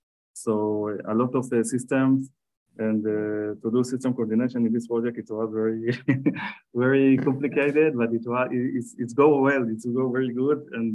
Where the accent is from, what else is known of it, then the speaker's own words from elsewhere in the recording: Tel Aviv, Tel Aviv District, Israel; English is a second language; I'm from Tel Aviv, Israel.